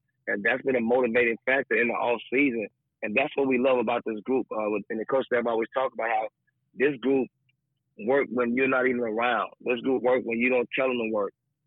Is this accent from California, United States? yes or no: no; Tallulah, Louisiana, United States; You know, I'm from my hometown of Tallulah, Louisiana, which is 25 miles south of Lake Providence.